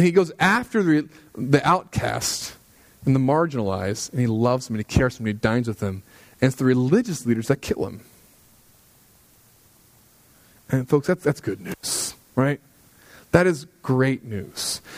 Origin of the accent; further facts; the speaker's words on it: United States; Okay. I'm an American, I don't know.